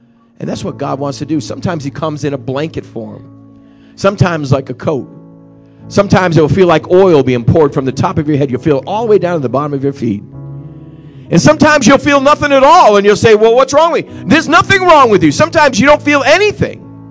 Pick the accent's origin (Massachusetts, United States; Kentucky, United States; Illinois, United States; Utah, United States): Massachusetts, United States; I grew up in Massachusetts, and I remember our house where I grew up